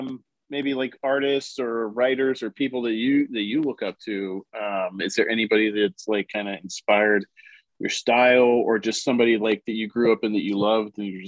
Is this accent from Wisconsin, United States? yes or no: no; Pittsburgh, Pennsylvania, United States; Pittsburgh.